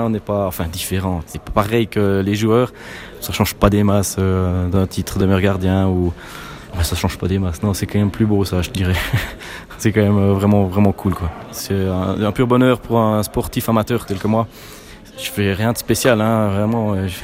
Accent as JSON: {"language": "French", "region": "Jura", "country": "Switzerland", "said": "C'est presque une consécration en tant que jurassien de gagner ce titre."}